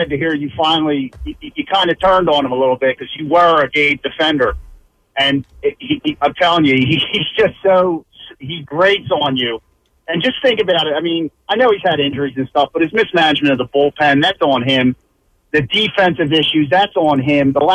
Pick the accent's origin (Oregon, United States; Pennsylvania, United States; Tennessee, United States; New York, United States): Pennsylvania, United States; Philadelphia; I'm from Philly.